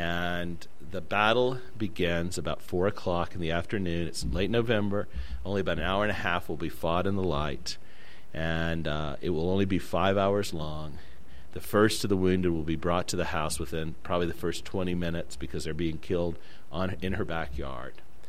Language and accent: English; the South, United States; Now, I'm a Southerner, and so I always have to relate everything to the Bible.